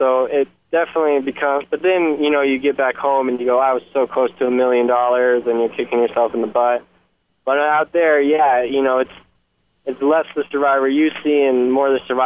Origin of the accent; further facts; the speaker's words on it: Kansas City, United States; I'm from Kansas City, which is it's big enough, you know, to be considered a city, but it's not L.A., it's not Chicago, it's not New York.